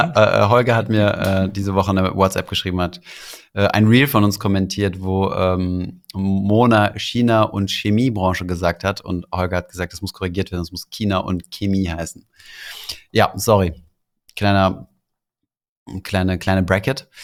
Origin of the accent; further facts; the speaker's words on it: Luxembourg; Also ich bin Luxemburger, geht.